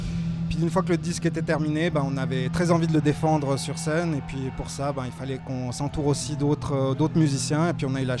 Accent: Valais, Switzerland; de clôturer un tout petit peu cette tournée par une date chez nous en Valais.

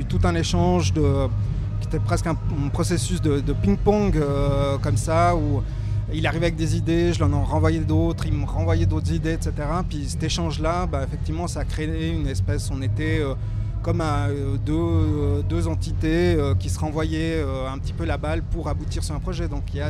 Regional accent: Valais, Switzerland; de clôturer un tout petit peu cette tournée par une date chez nous en Valais.

